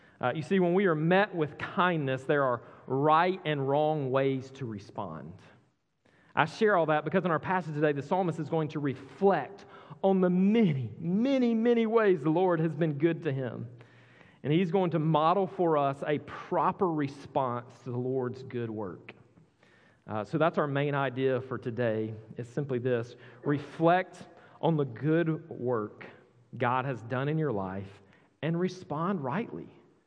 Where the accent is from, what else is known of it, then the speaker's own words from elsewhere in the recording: Georgia, United States; moved away as an adult; but I'm not from around here. I was born and raised in Georgia, and I get that all the time. You're not from here, are you?